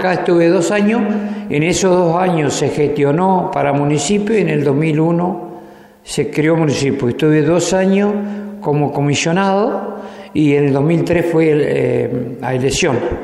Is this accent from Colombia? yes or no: no; Colonia 3 de Febrero, Entre Ríos, Argentina; nací en Colonia 3 de Febrero, estoy viviendo ahí hace 70 años